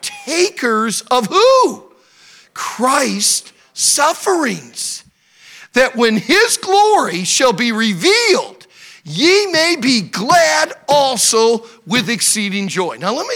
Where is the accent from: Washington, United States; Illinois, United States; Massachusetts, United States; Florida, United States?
Florida, United States; Pensacola; I said, "Yeah, I'm from Pensacola." And then I said these words. I said, "Hey, I survived Ivan too. Ivan was the worst hurricane Pensacola ever had.